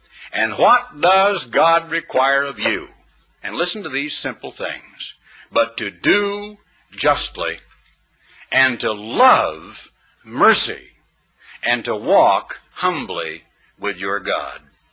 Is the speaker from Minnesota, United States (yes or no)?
no; Oregon, United States; I was born and reared in Oregon, and I grew up as a teenager during World War II.